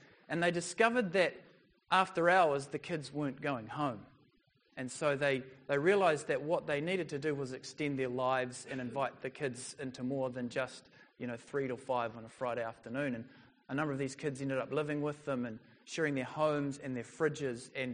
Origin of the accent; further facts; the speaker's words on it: Auckland, New Zealand; So growing up on the North Shore of Auckland, not many of my friends shared a room with their grandfather.